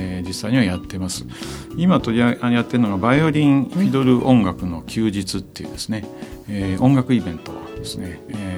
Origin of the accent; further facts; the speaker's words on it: Tsu, Mie, Japan; now in Yokkaichi, Japan; 津の出身で今四日市に暮らしてます。うん、もう20年ちょっとかな。で、大学が東京だったので